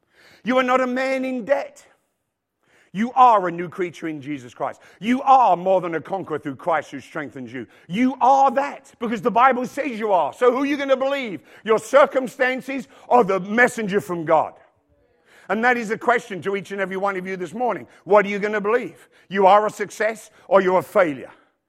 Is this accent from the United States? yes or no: no; England, United Kingdom; moved away as an adult; when I came to this country in 1978, I met a great people. And I'm an Englishman.